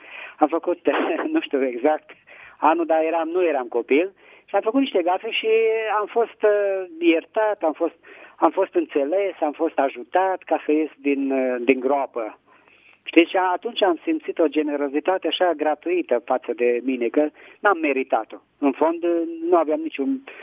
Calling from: Petroșani, Hunedoara County, Romania; din Petroșani.

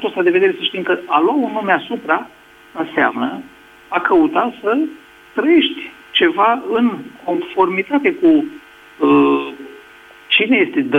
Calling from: Switzerland; vă sunt din Elveția.

